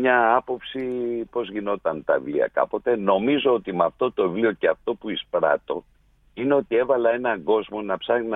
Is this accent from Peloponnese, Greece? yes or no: no; Andros, South Aegean, Greece; το νησί μου, γιατί είμαι από την Άνδρο